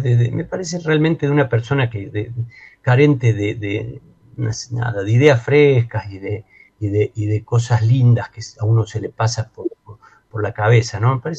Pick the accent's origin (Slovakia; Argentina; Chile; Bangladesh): Argentina; Catamarca; also born or lived in Mar del Plata; siempre me he criado, más allá que nací en Mar del Plata, me he criado en Catamarca